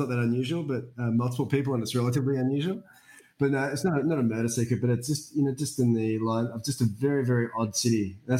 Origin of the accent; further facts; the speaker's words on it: Perth, Western Australia, Australia; I grew up in Perth, and Perth is a fucked up city.